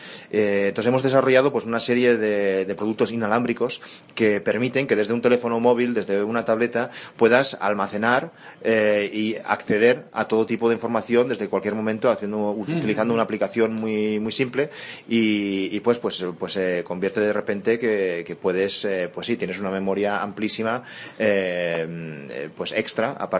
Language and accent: Spanish; United States; born there; accent: North American; De Estados Unidos. Mis padres son españoles, pero yo nací en los Estados Unidos.